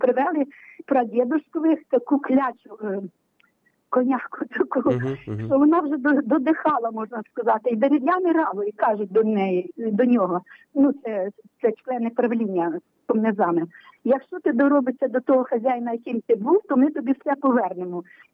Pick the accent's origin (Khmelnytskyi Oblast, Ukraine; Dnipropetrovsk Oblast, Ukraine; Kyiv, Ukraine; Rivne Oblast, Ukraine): Khmelnytskyi Oblast, Ukraine; Я сама родом з Смельницької області, але на рубежі західної території, яка була під Польщею, з Галатини, 7 кілометрів від Кльштина. Від Олешкових, відомих такого польського села.